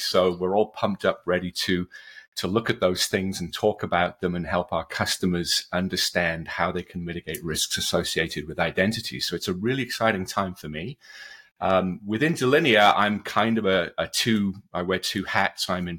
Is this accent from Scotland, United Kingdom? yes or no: no; Wrexham, Wales, United Kingdom; now in California, United States; But I live in California. I've been in the US since 1989, but I was born and bred in Wales. In fact, I was born in a town called Wrexham